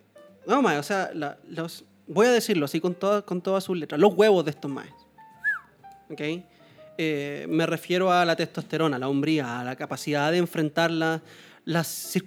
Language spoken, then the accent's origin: Spanish; Chile; A mí me da una rabia en mi país, Chile, loco.